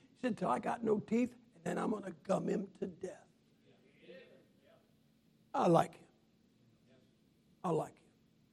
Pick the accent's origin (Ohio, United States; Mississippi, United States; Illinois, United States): Ohio, United States; Massillon; I'm from Maslin, Ohio. Maslin, Ohio is where pro football got its start. The very first pro football team in history was my hometown, Maslin Tigers.